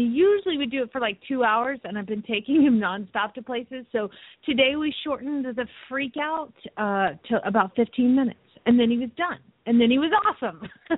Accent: Phoenix, Arizona, United States; from Phoenix, Arizona

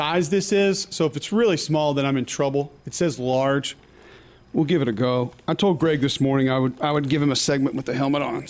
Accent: Homewood, Alabama, United States; I grew up in Homewood, Alabama, just about 2 miles from Legion Field

